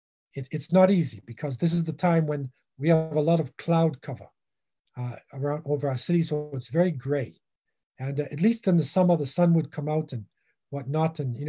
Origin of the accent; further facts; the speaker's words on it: New England, United States; when I was young, growing up in New England.